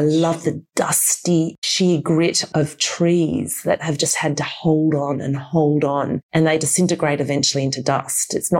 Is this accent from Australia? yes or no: yes; Australia; as an Australian